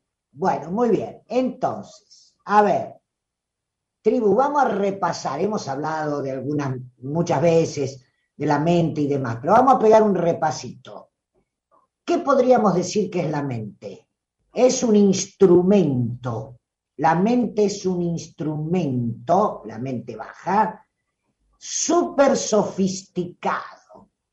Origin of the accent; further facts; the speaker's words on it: Olavarría, Buenos Aires Province, Argentina; como se decía en Olavarría, mi pueblo natal, estamos más perdidos que turco en la neblina